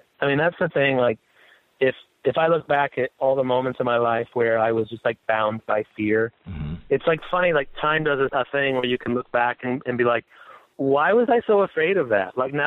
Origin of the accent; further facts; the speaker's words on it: Indiana, United States; I'm from Indiana.